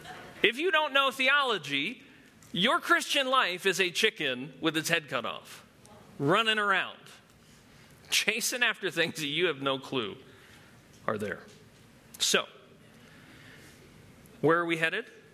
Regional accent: New Jersey, United States; When I was a little boy, because I'm from Jersey. We don't deal with chickens in Jersey.

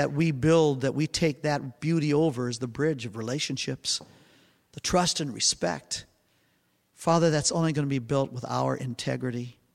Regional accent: Louisiana, United States; I'm Cajun French. I love the hyperbole.

